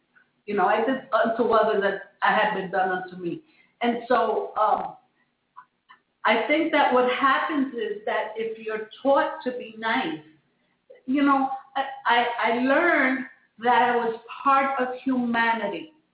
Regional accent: New York, United States; I grew up in New York, and I lived in a tenement house when I was a child. And I was on the sixth floor, and we used to hang out in our fire escape.

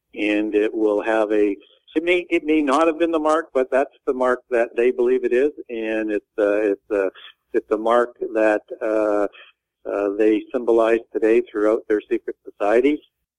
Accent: Canada; I grew up in Canada, and Sasquatch is the name that we grew up

